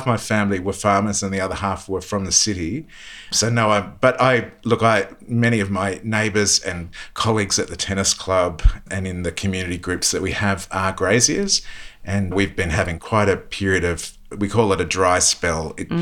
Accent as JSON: {"language": "English", "town": "Deepwater", "region": "New South Wales", "country": "Australia", "said": "I'm from the New England region. Okay. I'm actually from a little blink and you'll miss a town called Deepwater, which listeners might know where Tenterfield is. So we're about half an hour's drive south of Tenterfield, about an hour from the Queensland border. So pretty far northern inland New South Wales."}